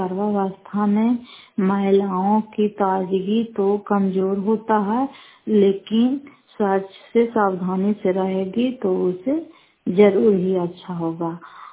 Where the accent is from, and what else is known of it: Fatehpur, Bihar, India